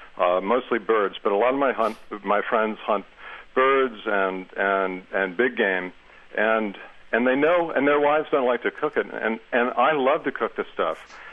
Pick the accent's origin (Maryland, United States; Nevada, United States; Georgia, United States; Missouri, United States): Maryland, United States; I grew up in Maryland shooting ducks on the Chesapeake Bay.